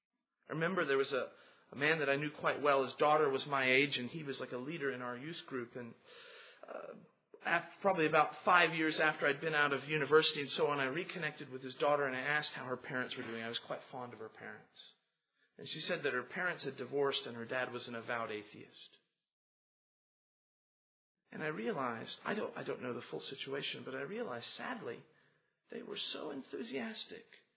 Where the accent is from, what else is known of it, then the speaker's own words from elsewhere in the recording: United States; I grew up in the United States with a lot of nominal Christianity.